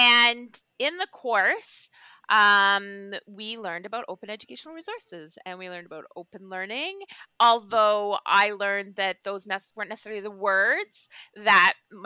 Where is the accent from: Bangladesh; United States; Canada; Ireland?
Canada; as I'm learning as a Canadian educator about land acknowledgements